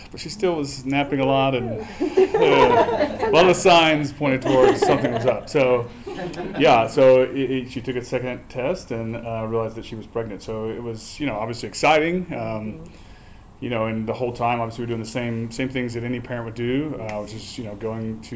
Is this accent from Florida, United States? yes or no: no; Oklahoma, United States; also born or lived in Houston; We grew up in Oklahoma, both.